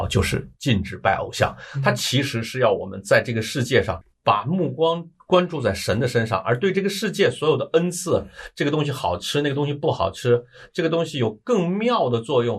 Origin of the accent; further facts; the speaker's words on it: China; 我们中国有一句土话叫酒是粮食精嘛